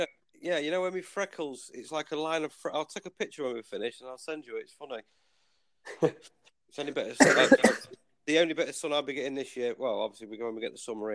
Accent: Cleethorpes, Yorkshire and the Humber, United Kingdom; also born or lived in Barking; I am originally from Barking in Essex. Can't remember nothing of it. Moved up here when I was very young. As Cleethorpes, the same as Sean.

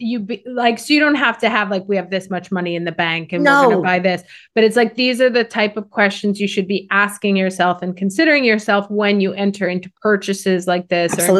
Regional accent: United States; now in Italy; I live in Italy now. I'm obviously from the United States, where debt is like, of course you're going to get into debt.

